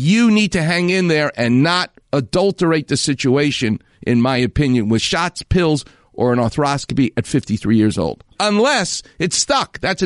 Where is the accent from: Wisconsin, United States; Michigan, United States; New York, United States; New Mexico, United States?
New York, United States; I'm from New York. We hate things.